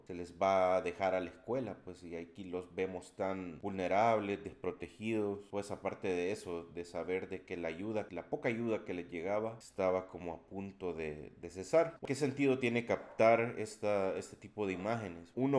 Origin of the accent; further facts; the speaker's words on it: El Salvador; soy fotógrafo salvadoreño.